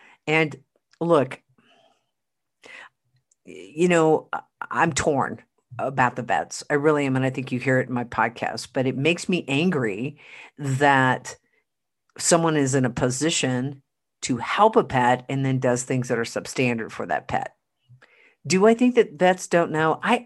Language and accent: English; Oklahoma, United States; Thank you. My hometown. Put out a lot of cool people in Oklahoma.